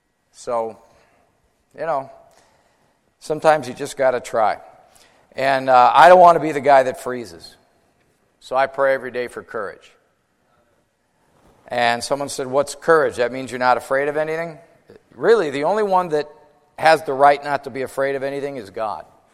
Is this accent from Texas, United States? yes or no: no; Chicago, Illinois, United States; I grew up in the Chicago area. My dad's full-blooded Italian. My mom's full-blooded Polish.